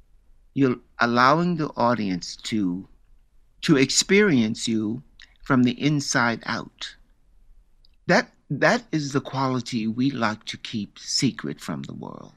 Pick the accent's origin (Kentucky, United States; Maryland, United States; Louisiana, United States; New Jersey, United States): Maryland, United States; Baltimore; Born and bred in Baltimore, in an area that we called Northwest Baltimore, but it now has a name. It's called Upton, which I remember as the innermost of the inner cities in Baltimore.